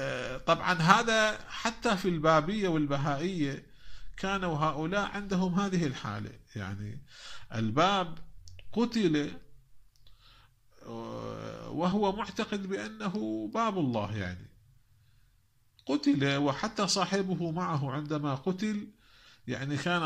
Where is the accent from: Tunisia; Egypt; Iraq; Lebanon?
Iraq; عندنا بالعراق نساء كثيرات التي تسقط